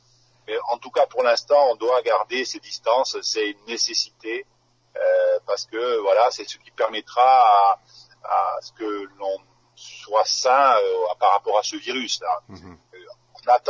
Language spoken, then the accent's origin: French; France; il se développe beaucoup en hiver chez nous en France